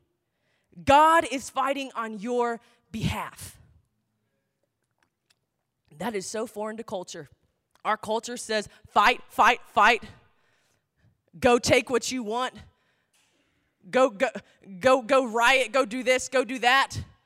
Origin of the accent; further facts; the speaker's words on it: Dallas, Texas, United States; I'm from the Dallas area. This was foreign to me.